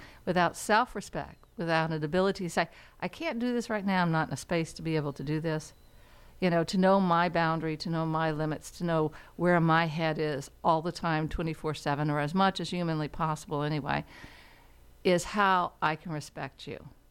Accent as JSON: {"language": "English", "region": "the South", "country": "United States", "said": "I'm from the South."}